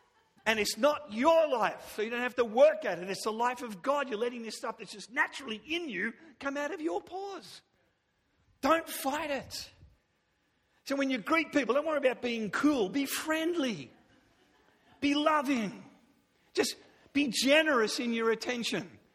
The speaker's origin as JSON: {"language": "English", "country": "Australia", "tie": "born or raised there", "lives_now": "Vancouver, Canada", "said": "Well, I grew up in Australia, and we have things called beaches."}